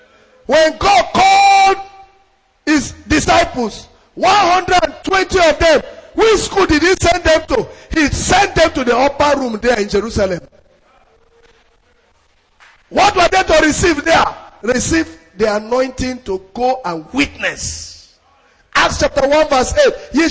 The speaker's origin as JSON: {"language": "English", "region": "Nasarawa", "country": "Nigeria", "said": "I am from Nasarawa State."}